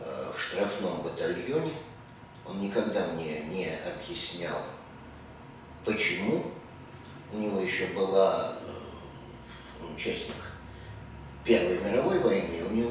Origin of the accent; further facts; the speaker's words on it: Kolomna, Moscow Oblast, Russia; Я родился в Коломне. Родился 7 октября 1953 года.